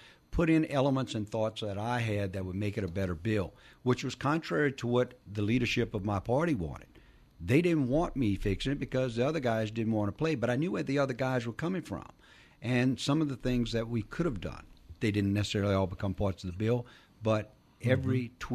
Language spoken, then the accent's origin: English; Louisiana, United States; I come from the South. I come from Louisiana.